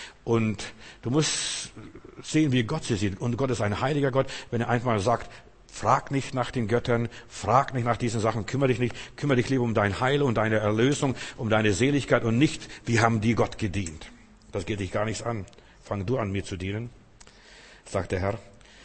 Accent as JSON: {"language": "German", "country": "Germany", "said": "ich bin ja Deutscher, das ist eine deutsche Mentalität, deutsche Art"}